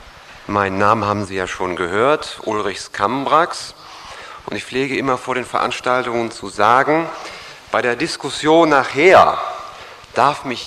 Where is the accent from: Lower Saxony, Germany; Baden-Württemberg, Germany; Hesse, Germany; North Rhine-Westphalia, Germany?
North Rhine-Westphalia, Germany; Kreuztal; Ich komme aus Kreuztal, also gar nicht mal so weit weg. Es liegt in der Nähe von Siegen. Ich gehöre dort zu einer freien evangelischen Gemeinde.